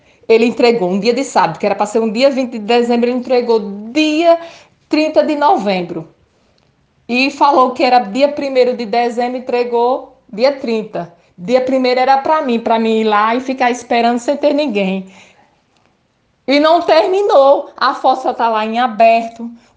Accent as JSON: {"language": "Portuguese", "town": "Poço Redondo", "region": "Sergipe", "country": "Brazil", "tie": "born or raised there", "said": "Eu nasci e me criei em Poço Redondo."}